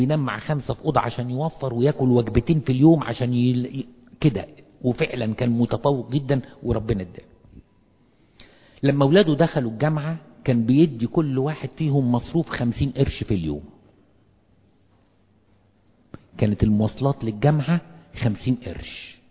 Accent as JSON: {"language": "Arabic", "country": "Egypt", "tie": "born there", "accent": "Egyptian", "said": "احنا ليه بنتكلم مصري او ليه بنتكلم عربي باللهجة المصرية؟ لان اتولدنا في مصر"}